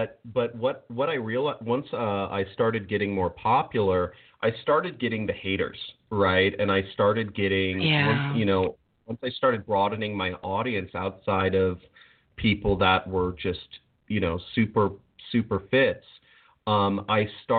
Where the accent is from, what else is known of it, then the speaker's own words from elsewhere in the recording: Ireland; I have a tendency to repeat myself. I'm Irish.